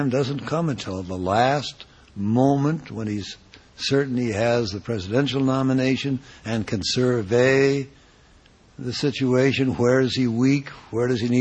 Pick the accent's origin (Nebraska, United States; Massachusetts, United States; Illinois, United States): Nebraska, United States; But I'm from Nebraska, and we have a Republican Senator, Chuck Hagel, who's a great internationalist. I'm from the Midwest